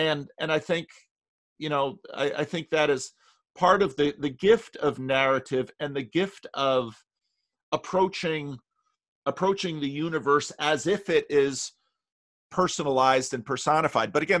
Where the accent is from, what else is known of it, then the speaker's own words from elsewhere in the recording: New Jersey, United States; John, I'm from New Jersey. I love a good fight.